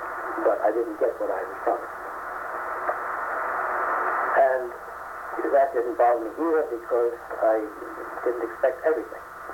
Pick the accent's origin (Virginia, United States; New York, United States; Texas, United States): New York, United States; I was raised on Long Island.